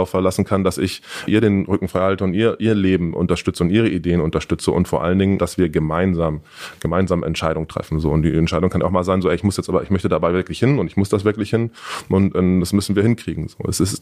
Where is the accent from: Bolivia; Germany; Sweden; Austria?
Germany; Hamburg; born there; Ich bin hier geboren, ich bin in Wilhelmsburg geboren, also in Hamburg geboren